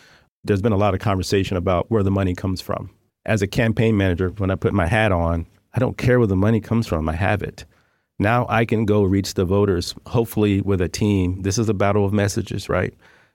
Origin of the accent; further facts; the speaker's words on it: San Antonio, Texas, United States; when they say where you're from, where you live, I don't say, oh, I'm in District 10. I say I'm from San Antonio.